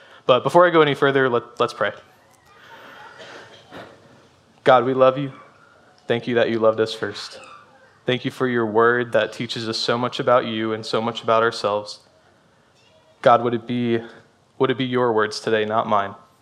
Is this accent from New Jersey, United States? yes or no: yes; New Jersey, United States; I'm from New Jersey. We went to a camp in Pennsylvania called High Point Camp.